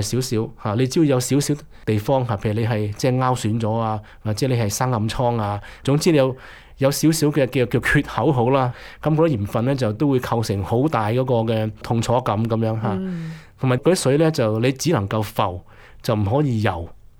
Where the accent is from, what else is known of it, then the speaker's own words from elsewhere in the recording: China; 類似我哋中國人就要係去即係反清復明啊